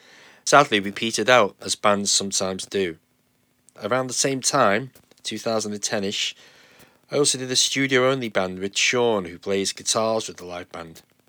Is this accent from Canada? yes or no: no; Liverpool, North West England, United Kingdom; I wanted the second album to be a homage to growing up in Liverpool in the 1970s